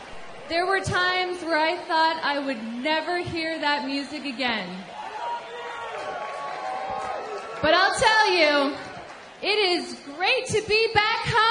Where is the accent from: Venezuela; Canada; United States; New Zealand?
Canada; As just a young girl growing up in Canada